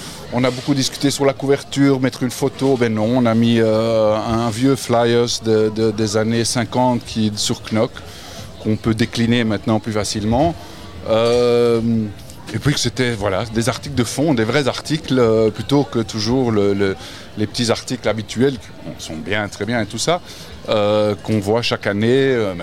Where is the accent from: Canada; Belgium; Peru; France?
Belgium; mais voilà, on est belges.